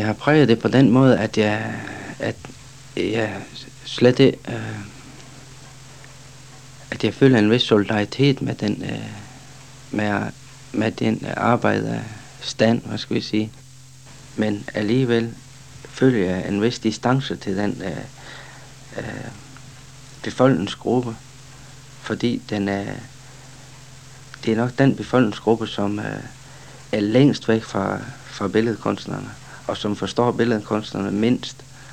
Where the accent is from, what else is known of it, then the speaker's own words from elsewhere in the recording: North Denmark Region, Denmark; Ja, jeg er 36 år og er født og opvokset her i Thy.